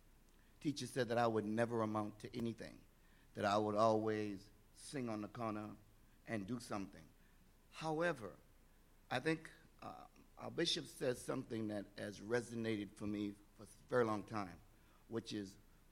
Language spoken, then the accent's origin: English; Charleston, South Carolina, United States; I'm from originally from Charleston, South Carolina. Charleston, South Carolina is the start of the Civil War in America.